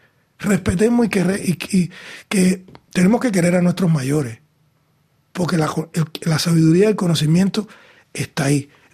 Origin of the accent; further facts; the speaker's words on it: Cuba; yo soy cubano. Y yo no hablo vuestra lengua.